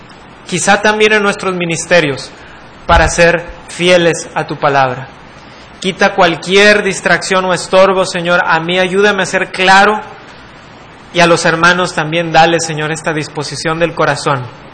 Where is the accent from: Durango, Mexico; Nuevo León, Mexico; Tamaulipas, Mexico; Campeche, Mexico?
Nuevo León, Mexico; Monterrey; para servirles. Yo soy de Monterrey y el Señor me permitió estudiar en Carolina del Sur. Eso hace 3 años que regresé a México